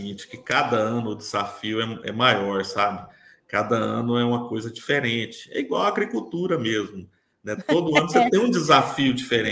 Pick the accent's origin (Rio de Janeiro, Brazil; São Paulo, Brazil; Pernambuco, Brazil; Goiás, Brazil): Goiás, Brazil; Porangatu; now in Rio Verde, Brazil; eu não sou natural aqui de Rio Verde, eu sou natural de Porangatu, que fica a 100 quilômetros do Tocantins, sabe? Morava em fazenda e tudo